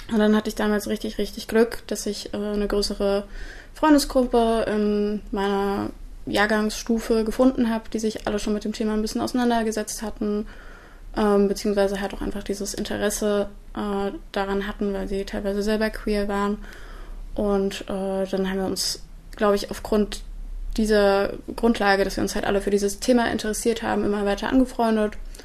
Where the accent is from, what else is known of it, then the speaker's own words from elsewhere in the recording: Wurzen, Saxony, Germany; ich komme aus Wurzen, ich bin in Wurzen aufgewachsen und habe da quasi auch mein ganzes Leben lang gewohnt bis jetzt. Wurde dort quasi auch sozialisiert